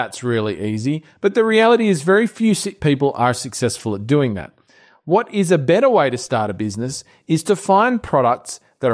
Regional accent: Australia; You can tell by my accent, however, that I am Australian.

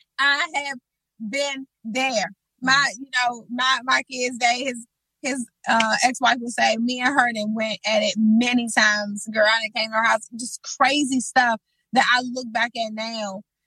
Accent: Washington, District of Columbia, United States; I grew up on Kennedy Street.

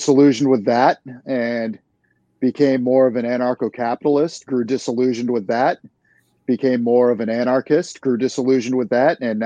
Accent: New England, United States; Sure. I grew up in New England. I joined the Navy when I was 22, spent 9 years in there

